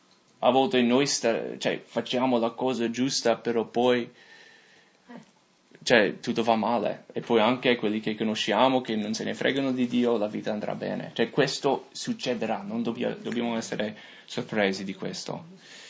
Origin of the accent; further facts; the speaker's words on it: United States; Italian is a second language; now in Italy; in questi anni che sono qua in Italia, no? Che io sono qua, sono un americano, ovviamente non sono italiano. Cioè, appena apro la bocca, uno sente la mia, il mio accento.